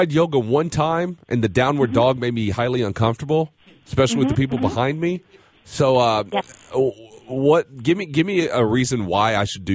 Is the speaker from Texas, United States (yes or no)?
yes; Dallas, Texas, United States; I've been watching wrestling since I was 4, and I grew up in Dallas, Texas, watching the Sportatorium and the Von Erichs and the Fabulous Freebirds.